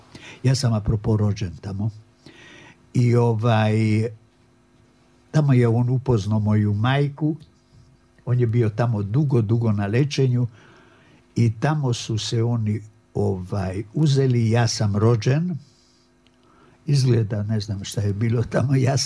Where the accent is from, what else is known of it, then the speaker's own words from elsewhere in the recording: Novi Sad, Vojvodina, Serbia; njih sam ja, naravno, u kući naučio perfektno nemački. Svoje detinjstvo proveo sam u Novom Sadu, školovan u Novom Sadu.